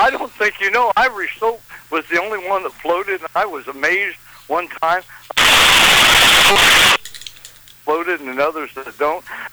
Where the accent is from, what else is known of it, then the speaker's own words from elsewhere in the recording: Marion, United States; And when I grew up here in Marion, they would be, the proprietor of the business would let you use the restroom.